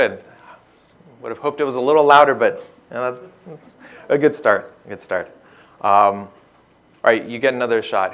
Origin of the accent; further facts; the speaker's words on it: Toronto, Ontario, Canada; now in California, United States; I grew up here in Toronto, and I've been living out in California for the past 8 or 9 years.